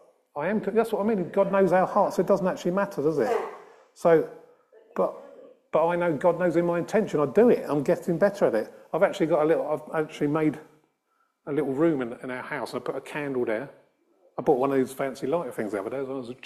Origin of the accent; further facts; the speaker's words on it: Australia; accent: Australian; I came from Australia. I talked with an Australian accent.